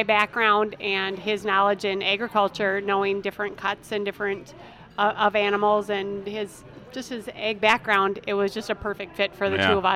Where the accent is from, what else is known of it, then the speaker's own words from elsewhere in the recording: Preston, Minnesota, United States; Well, my husband was born and raised here in Lanesboro, and I was from Preston, which is 8 miles away.